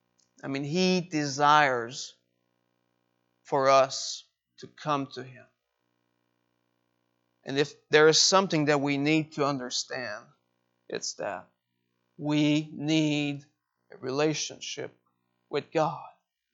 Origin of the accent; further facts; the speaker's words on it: St. George, Quebec, Canada; 13 years ago, someone came in my hometown in St. George with a group of teens, and they passed out flyers, about 3,000 of them in our city.